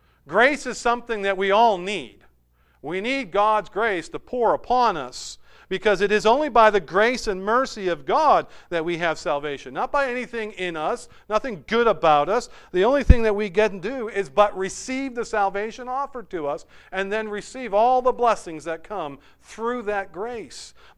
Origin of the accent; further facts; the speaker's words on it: Manchester, North West England, United Kingdom; Many of you know that I grew up in Manchester.